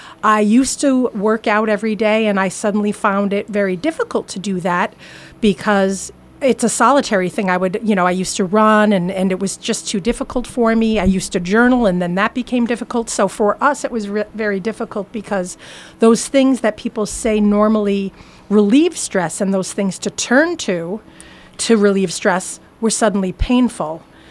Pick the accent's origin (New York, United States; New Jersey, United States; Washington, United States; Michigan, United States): New York, United States; Buffalo; Well, like Mitch said, we're from Western New York, Buffalo, New York.